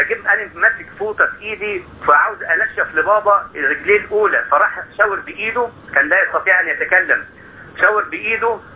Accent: Egypt; مع أننا قاعدين في مصر ومع الانشغال الشديد اللي احنا فيه، إلى الآن عندنا حاجة تربينا عليها في الريف المصري بتاعنا

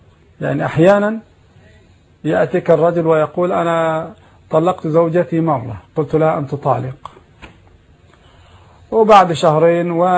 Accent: Egypt; لأن عندنا في مصر يكتبون أثاث البيت باسم الزوجة في القائمة

